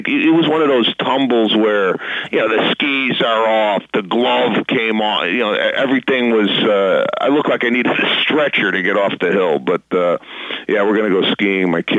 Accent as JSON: {"language": "English", "town": "Chicago", "region": "Illinois", "country": "United States", "tie": "born or raised there", "said": "Now, I'm 48 years old, and I grew up in Chicago. The biggest hill we had is, you go up it and you're down in 10 seconds."}